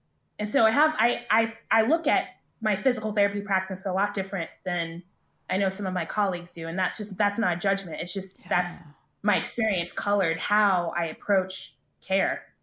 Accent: Dallas, Texas, United States; You know, I grew up in Dallas.

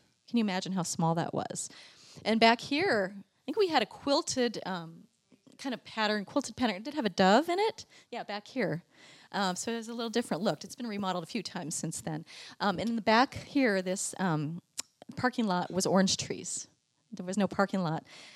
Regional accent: La Mirada, California, United States; The world was a much bigger place than I realized growing up in La Mirada, California.

